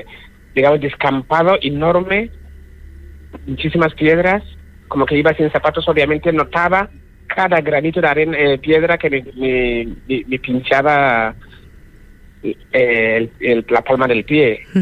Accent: Ghana; moved away; Yo soy de Ghana, salí de Ghana, correcto.

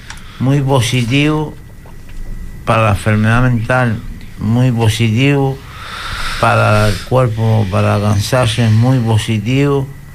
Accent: Canary Islands, Spain; Yo soy de Gran Canaria

